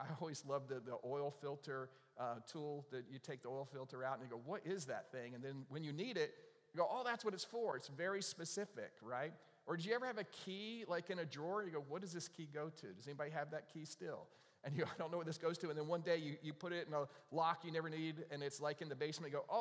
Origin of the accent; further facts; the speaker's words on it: North Carolina, United States; When he found out I was from North Carolina